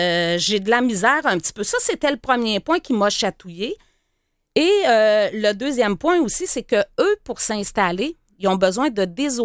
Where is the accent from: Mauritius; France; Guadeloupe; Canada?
Canada; Sorel, Quebec; c'est le premier souvenir qui me reste de Sherbrooke quand je suis arrivée de Sorel pour me louer un appartement quand